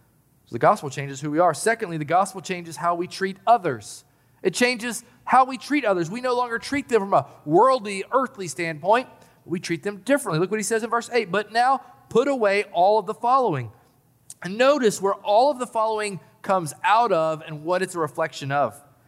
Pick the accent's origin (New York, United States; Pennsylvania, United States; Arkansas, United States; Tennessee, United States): Tennessee, United States; Knoxville; But still, I know that growing up in South Knoxville, Tennessee, I experienced all sorts of racism. I grew up around racist people.